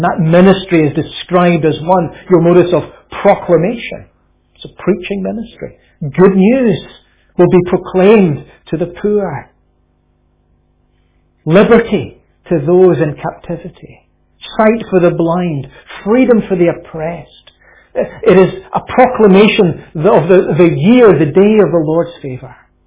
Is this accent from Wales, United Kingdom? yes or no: no; Lesmahagow, Scotland, United Kingdom; When I grew up in Lismahago in South Lanarkshire